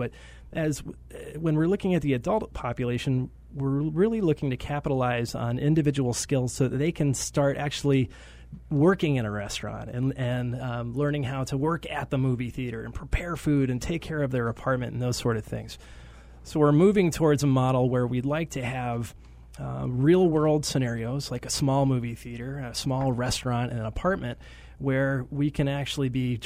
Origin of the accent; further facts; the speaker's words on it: New York, United States; I have very strong memories as a child growing up in New York where my parents were very diligent about getting me out into places that sometimes make kids uncomfortable.